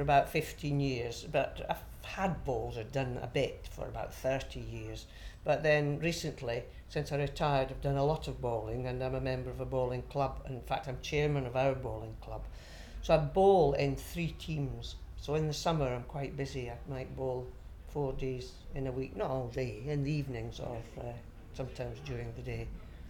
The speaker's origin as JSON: {"language": "English", "town": "Blackburn", "region": "North West England", "country": "United Kingdom", "said": "I'm 68 and I'm from Blackburn in Lancashire."}